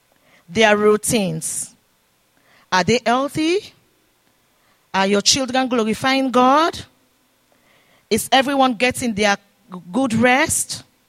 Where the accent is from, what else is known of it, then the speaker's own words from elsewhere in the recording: Sierra Leone; now in Canada; And the people that we came from Sierra Leone, I call them my sisters and brothers because we all came from the same country.